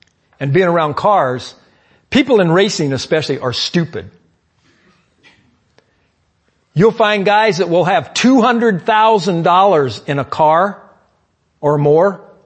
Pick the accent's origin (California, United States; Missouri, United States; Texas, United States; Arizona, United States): California, United States; I grew up on the Monterey Peninsula, and some of the houses out there in Pebble Beach that I remember as a young man, fabulous homes.